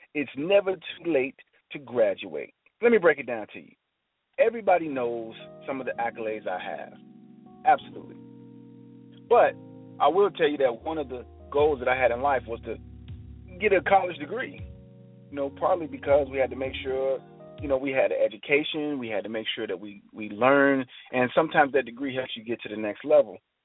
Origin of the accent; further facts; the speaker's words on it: Chicago, Illinois, United States; I grew up in Chicago, Illinois. I was the oldest of three brothers.